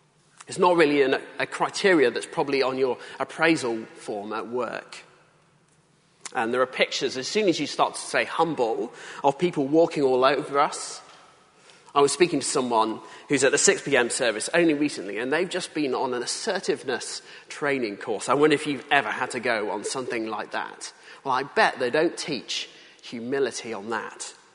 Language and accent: English; United Kingdom; And she talks about there this kind of thing that we do as Brits, kind of bumbling around, pretending that we're somehow amateurs in everything.